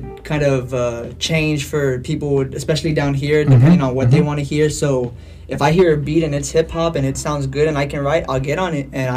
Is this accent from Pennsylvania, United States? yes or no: no; McAllen, Texas, United States; I'm pretty much from here, from McAllen. Not too far. I've gone from McAllen to Mission, far. Been all around the city.